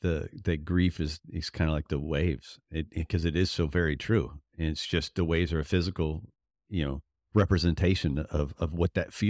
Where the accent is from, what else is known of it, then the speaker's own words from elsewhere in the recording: Lowell, Massachusetts, United States; born there; Yeah, I said, I was born in Lowell. So, and I try to get back to Boston every once in a while.